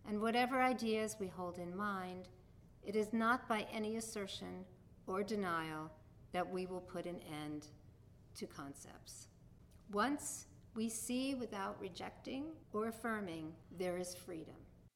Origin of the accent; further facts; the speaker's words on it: New York, United States; accent: New York; he does this in the New York accent that I'm now using because I'm a New Yorker